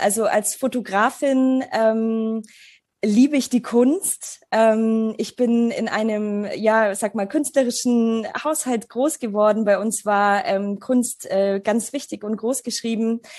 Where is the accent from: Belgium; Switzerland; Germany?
Germany; also born or lived in Poland; Und ich komme ursprünglich aus Polen. Also ich bin in Polen geboren und meine Eltern sind damals mit mir, als ich 3 war, nach Deutschland ausgewandert.